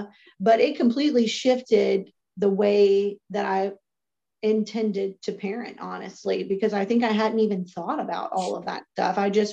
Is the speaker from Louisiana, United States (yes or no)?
yes; Louisiana, United States; moved away as an adult; now in Texas, United States; I grew up in South Louisiana. I lived there for the first 25 years of my life. And then I moved to Texas